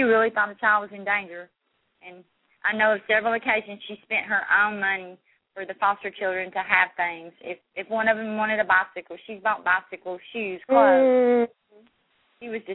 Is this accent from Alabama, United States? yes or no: yes; Alabama, United States; I am from Alabama. I have lived in Alabama all my life.